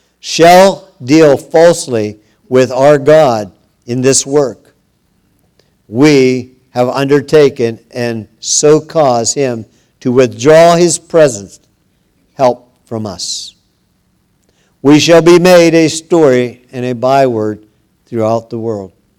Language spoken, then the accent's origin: English; Zurich, Switzerland; So I came from Zurich, Switzerland.